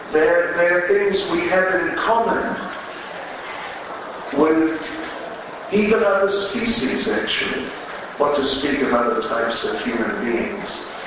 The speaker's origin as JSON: {"language": "English", "country": "New Zealand", "said": "and I'm originally from New Zealand."}